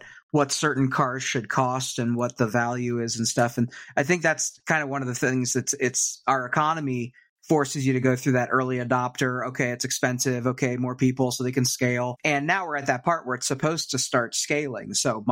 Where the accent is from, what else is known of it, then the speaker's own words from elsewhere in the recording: Florida, United States; I think growing up in Florida, the dream was just to, get a Civic or something like